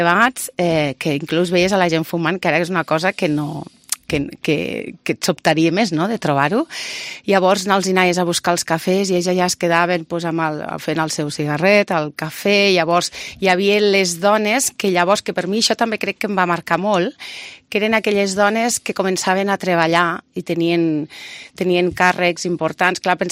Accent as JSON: {"language": "Catalan", "town": "Barcelona", "region": "Catalonia", "country": "Spain", "tie": "born or raised there", "moved": "as an adult", "lives_now": "Lleida, Spain", "said": "jo vaig néixer a Barcelona i de fet hi vaig viure pues, ben bé uns 30 anys. Després ja vaig venir cap aquí, cap a Lleida i... Bé, les meves arrels ja eren, bueno, ja eren, ja són una miqueta de, també de Lleida, del territori."}